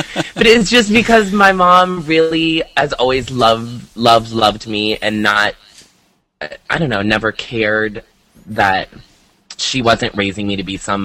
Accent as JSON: {"language": "English", "region": "Iowa", "country": "United States", "tie": "born or raised there", "said": "Well, I grew up in Iowa, and I always lived in very, very small towns"}